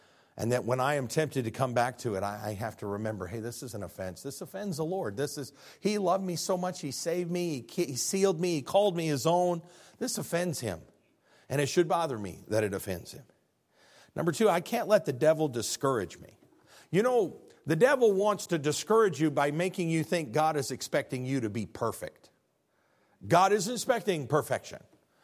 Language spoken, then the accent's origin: English; Illinois, United States; When I go and visit family or friends where I was raised up back in Illinois, they live on nostalgia.